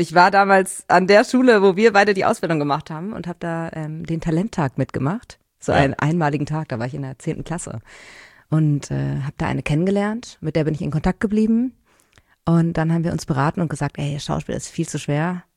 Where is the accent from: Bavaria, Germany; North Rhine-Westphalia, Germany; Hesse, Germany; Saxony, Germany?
North Rhine-Westphalia, Germany; Ja, aus einem kleinen Dorf in NRW.